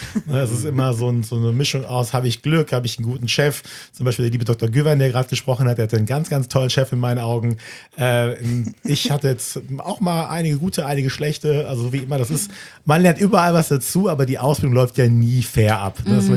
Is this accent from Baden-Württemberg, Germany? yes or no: no; Düsseldorf, North Rhine-Westphalia, Germany; also born or lived in Recklinghausen; now in Hamburg, Germany; Also ich bin aus NRW, gebürtig aus Recklinghausen, Herten, aber groß geworden in Düsseldorf, aber jetzt schon glücklich seit 2021 in Hamburg.